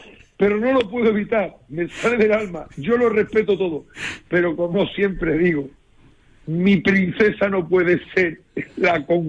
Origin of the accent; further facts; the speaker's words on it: Andalusia, Spain; yo soy andaluz, pero nos une una cosa. Los dos somos españoles.